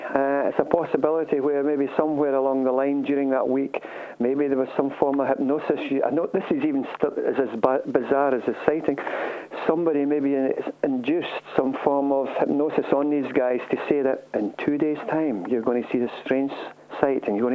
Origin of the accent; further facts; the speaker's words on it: Scotland, United Kingdom; Well, being a Scotsman, I do believe that it's not a gimmick